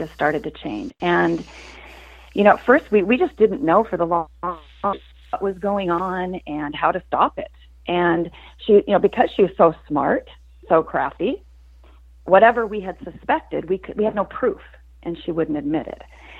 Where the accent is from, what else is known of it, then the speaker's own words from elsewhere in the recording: Seattle, Washington, United States; also born or lived in Bellevue; When she was 18, it's 2001, and we're from Seattle, and this is in the Seattle area. We actually lived in Bellevue, which is across Lake Washington from Seattle, so nowhere near the city.